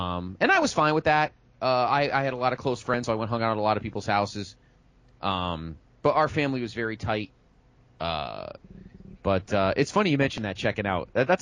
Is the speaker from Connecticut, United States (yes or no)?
yes; West Haven, Connecticut, United States; I was born in a little town called West Haven, so it's funny that both JR and I both grew up in towns with the word West